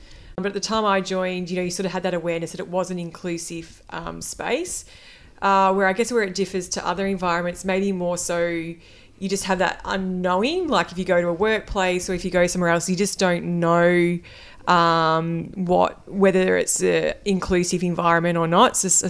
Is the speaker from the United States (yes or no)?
no; Bendigo, Victoria, Australia; I grew up in Bendigo, so I'm from a regional town. Yeah, yeah. I lived there until I was, into 18, went to uni, then came back to Bendigo and worked in my early 20s.